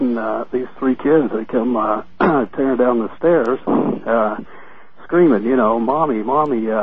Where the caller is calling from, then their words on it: Haworth, Illinois, United States; I'm calling from Haworth, Illinois.